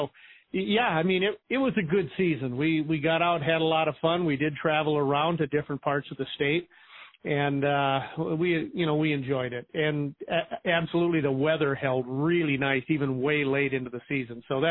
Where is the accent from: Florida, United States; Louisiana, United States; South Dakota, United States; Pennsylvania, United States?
South Dakota, United States; we're from South Dakota, so obviously we're in the pheasant capital of the world there.